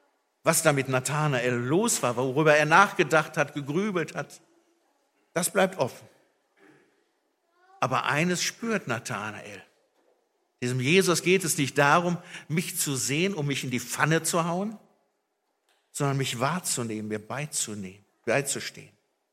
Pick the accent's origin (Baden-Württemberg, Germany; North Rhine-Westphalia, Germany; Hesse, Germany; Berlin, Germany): North Rhine-Westphalia, Germany; habe ich hier im Siegerland auch erlebt. Ich bin ja aus dem Ruhrpott, da war das oft so Schalke, Dortmund und so, klar.